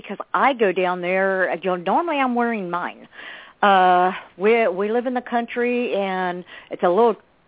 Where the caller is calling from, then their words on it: Ohio, United States; I'm calling from Ohio.